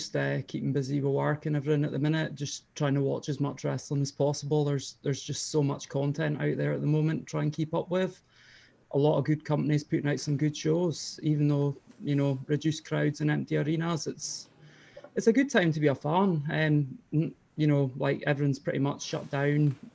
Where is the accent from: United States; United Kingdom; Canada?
United Kingdom; Elgin, Scotland; I'm up that way. I'm from Elgin.